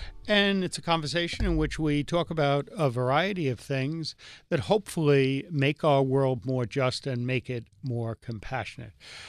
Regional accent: Bronx, New York, United States; I'm from the Bronx. So that's, I don't want to know the facts. I'm just in favor of the Bronx

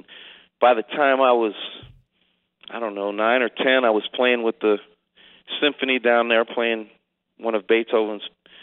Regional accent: New Orleans, Louisiana, United States; born there; Well, I was really lucky because I was born in New Orleans, which most people know is a city that is filled with music and entertainment.

